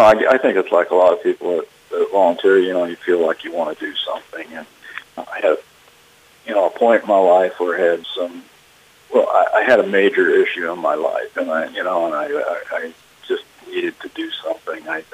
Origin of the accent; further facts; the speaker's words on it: Fort Madison, Iowa, United States; I mean, you know, I grew up in Fort Madison, Iowa, you know, and that's a lot different than a bigger city.